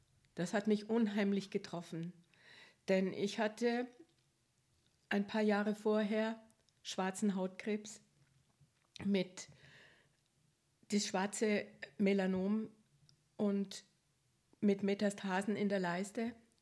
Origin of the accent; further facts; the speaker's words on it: Munich, Bavaria, Germany; ja, meine Geschichte ist, ich komme aus München